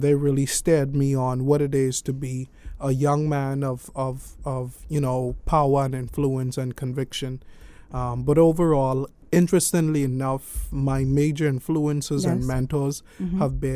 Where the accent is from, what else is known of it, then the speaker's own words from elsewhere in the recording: United States; Well, growing up in Bainbridge Grahamstown, mm-hmm. I didn't really have a lot of local community influences that live within the community.